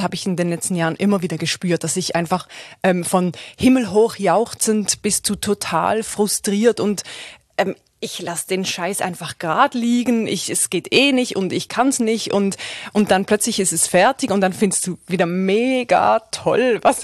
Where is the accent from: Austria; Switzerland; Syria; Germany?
Switzerland; ich komme aus der Schweiz.